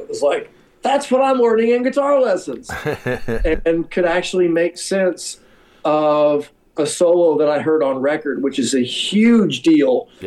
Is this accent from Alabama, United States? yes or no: yes; Alabama, United States; of course, growing up in Alabama … were huge.